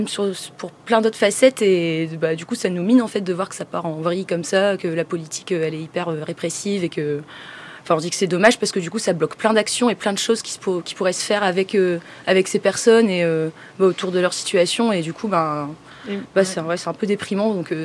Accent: Calais, Hauts-de-France, France; Je viens de Calais et je fais aussi des études en sociologie.

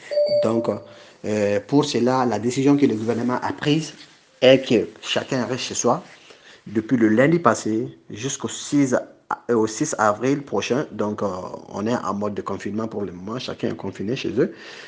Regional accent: Mali; now in Greece; je viens du Mali, j'habite précisément en Grèce.

